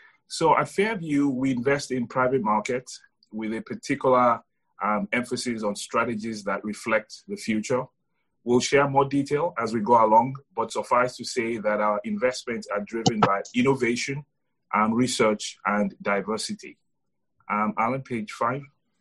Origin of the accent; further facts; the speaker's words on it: Nigeria; now in Connecticut, United States; I grew up in Nigeria. I have lived in Connecticut now for the better part of the last 30 years.